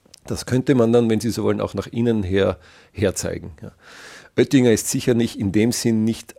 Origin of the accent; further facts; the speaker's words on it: Austria; und das sage ich jetzt bewusst als Österreicher